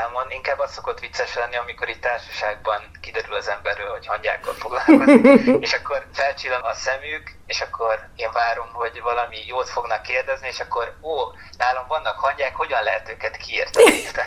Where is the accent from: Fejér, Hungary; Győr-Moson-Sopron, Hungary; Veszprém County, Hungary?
Veszprém County, Hungary; Veszprém; Én egyébként veszprémi vagyok, úgyhogy azért viszonylag közelebb áll a szívemhez a Balatonfelvidék